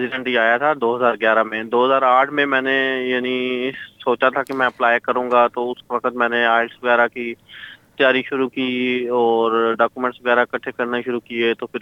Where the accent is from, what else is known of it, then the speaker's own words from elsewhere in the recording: Sargodha, Punjab, Pakistan; moved away as an adult; now in Australia; اور میرا تعلق سرگودا لاہور پاکستان سے ہے، اور میں تقریباً ادھر 6 سال پہلے آیا تھا آسٹریلیا